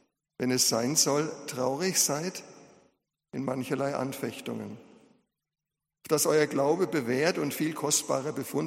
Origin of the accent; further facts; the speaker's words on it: Schweinfurt, Bavaria, Germany; born there; ja, und in Schweinfurt geboren wurde?